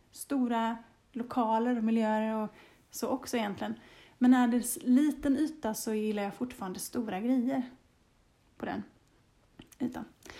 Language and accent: Swedish; Småland, Sweden; Så det är olika energier från där jag kommer ifrån i Småland jämfört med där vi bor nu i Skåne.